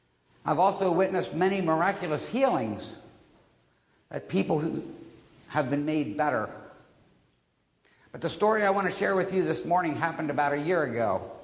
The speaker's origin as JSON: {"language": "English", "town": "Akron", "region": "Ohio", "country": "United States", "tie": "born or raised there", "said": "You see, I was born and raised in Akron, Ohio, where my father ran a tire distributorship"}